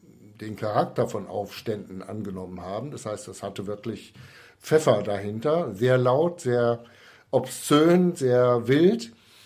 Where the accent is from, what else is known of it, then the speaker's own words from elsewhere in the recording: Cologne, North Rhine-Westphalia, Germany; ich bin in Köln aufgewachsen, wenn auch nicht geboren.